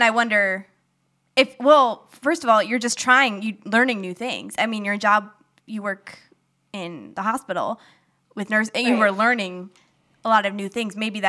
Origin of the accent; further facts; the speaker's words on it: Rochester, Minnesota, United States; especially in where we grew up in Rochester, Minnesota, very small